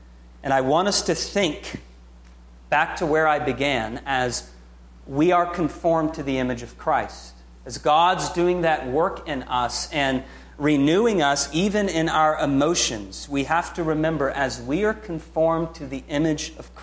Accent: Oklahoma, United States; I grew up in Oklahoma. I've seen fanaticism with football.

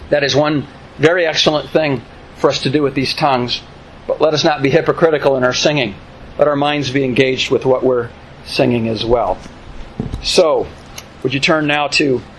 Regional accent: California, United States; moved away; I'm from California, and though I've been away from California for almost 17 years, I pay attention to the California wildfires

